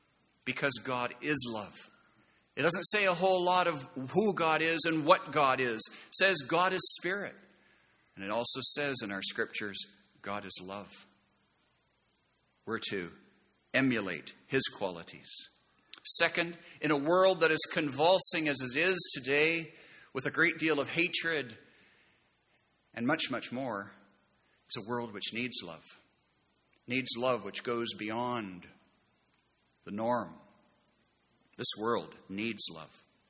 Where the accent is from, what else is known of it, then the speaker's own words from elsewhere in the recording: Scotland, United Kingdom; Being Scottish, maybe you can, if you're Scottish, maybe you can understand that.